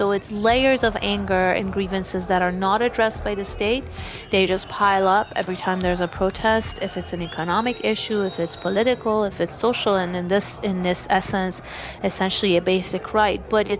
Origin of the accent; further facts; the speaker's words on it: Iran; I grew up in Iran. I lived in Iran when I was a young adult. So I lived through the morality police.